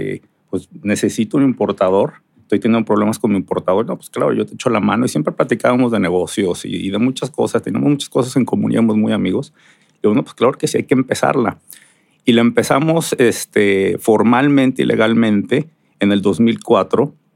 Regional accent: Guadalajara, Jalisco, Mexico; moved away as an adult; now in United States; yo me fui muy joven de Guadalajara, bueno, joven a los 18 años, y me fui a estudiar la carrera en Baylor, en Texas.

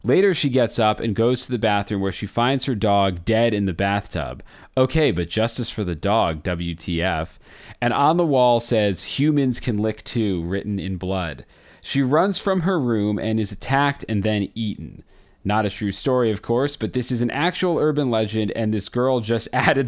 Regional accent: Williamsburg, Virginia, United States; I grew up in Williamsburg, Virginia, which is a close neighbor of Jamestown, what we call the Historic Triangle, along with Yorktown.

